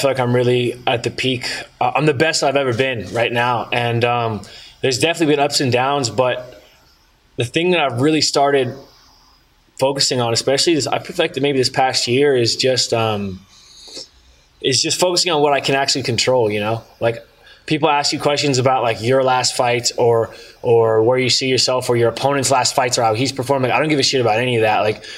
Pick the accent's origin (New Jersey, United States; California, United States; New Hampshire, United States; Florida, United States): California, United States; I grew up in Northern California, so like I'm very familiar with sketchy cousins who trim weed for a living.